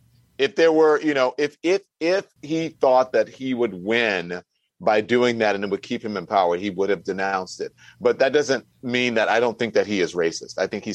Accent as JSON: {"language": "English", "region": "Louisiana", "country": "United States", "tie": "born or raised there", "said": "And I grew up in Louisiana. I've seen a lot of poor white people."}